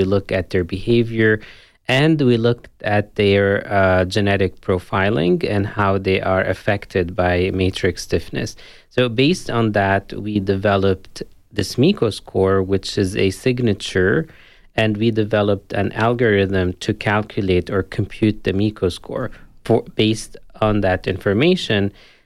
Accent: Beirut, Beirut Governorate, Lebanon; moved away as an adult; now in United States; So originally, I'm from Beirut, Lebanon. And I did my undergrad at the American University of Beirut, and then I moved to New York to the Albert Einstein College of Medicine

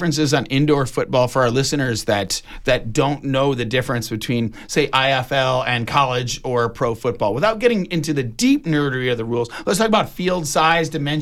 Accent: Michigan, United States; I know you're a Midwest boy like myself. I was born and raised in Michigan.

